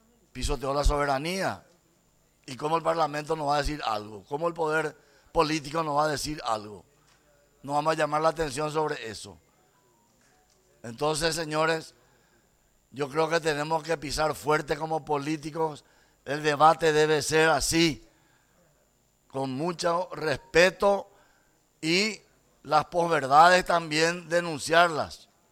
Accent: Paraguay; Somos paraguayos, somos políticos, somos representantes del pueblo.

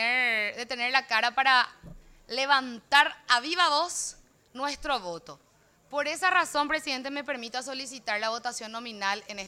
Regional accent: Paraguay; estoy hablando por los más de 7 millones de paraguayos que somos al decir esto

